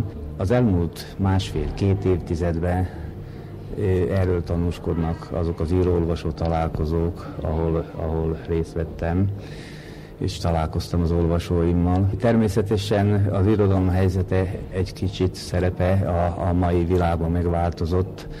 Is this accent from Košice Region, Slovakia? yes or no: no; Alvár, Trnava Region, Slovakia; now in Dunajská Streda, Slovakia; a szülőfalum, Alvár önkormányzatának és a lakhelyem, Dunaszerdahelyi város önkormányzatának támogatásával jelent meg.